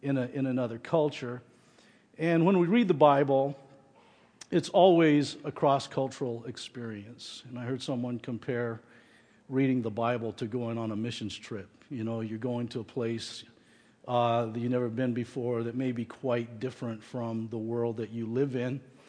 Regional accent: United States; I love America. I love growing up in America.

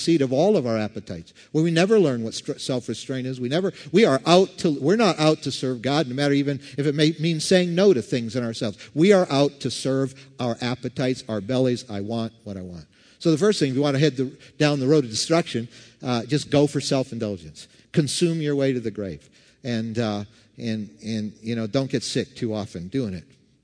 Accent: Canada; now in United States; I grew up in Canada, but I remember 12 years ago when I was with 3,000 other people in the Civic Center in Los Angeles, I was naturalized an American citizen.

